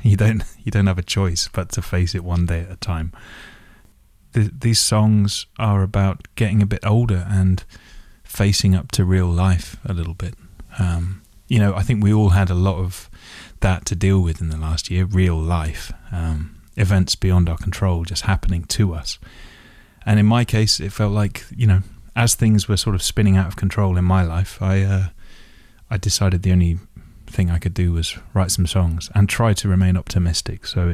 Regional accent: South West England, United Kingdom; also born or lived in Essex; I grew up in South Devon by the sea. So right on the south coast of England. So I always had this kind of big horizon outside the window. I always felt like, though I lived in a small town

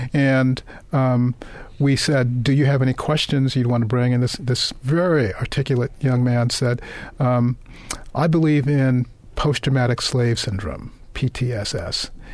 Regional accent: Brooklyn, New York, United States; when I was 15 years old growing up in Bed-Stuy in Brooklyn in the 50s, when I saw the black community divide radically.

